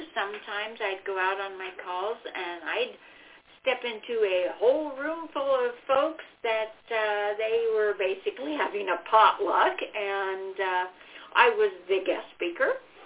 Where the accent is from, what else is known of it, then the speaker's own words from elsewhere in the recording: Pacific Northwest, United States; moved away as an adult; I grew up in the Pacific Northwest and started my working years as a 911 dispatcher